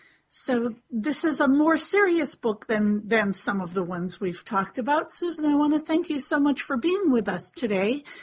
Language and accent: English; Massachusetts, United States; You know, it's funny because I grew up here in Massachusetts.